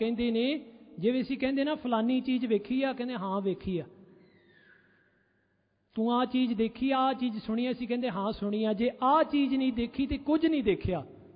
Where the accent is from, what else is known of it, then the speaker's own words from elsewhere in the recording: England, United Kingdom; born there; Punjabi is a second language; ਮੈਂ ਪਿਛਲੀ ਵਾਰ ਵੀ ਬੇਨਤੀ ਕੀਤੀ ਸੀ, ਮੇਰਾ ਜਨਮ ਇੰਗਲੈਂਡ ਦਾ ਆ, ਇਸ ਕਰਕੇ ਕਥਾ ਕਰਦੇ ਹਾਂ ਪੰਜਾਬੀ ਦੇ ਵਿੱਚ। ਮੇਰੇ ਕੋਲੋਂ ਕਈ ਵਾਰੀ ਉਕਾਈਆਂ ਰਹਿ ਜਾਂਦੀਆਂ ਨੇ।